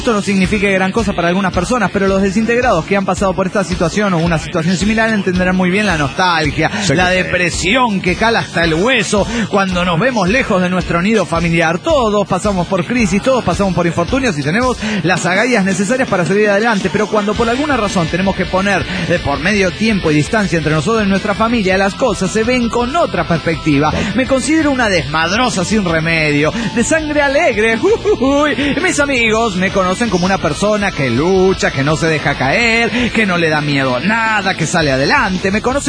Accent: Guadalajara, Jalisco, Mexico; Hola, ¿cómo están? … de Guadalajara, Jalisco, México.

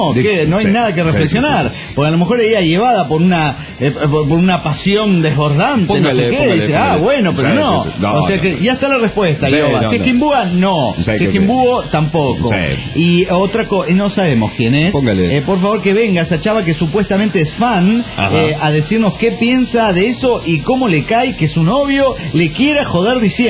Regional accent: Quito, Pichincha, Ecuador; de Quito, Ecuador.

